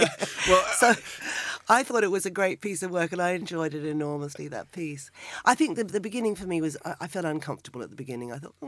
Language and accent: English; Australia; I'm Australian as well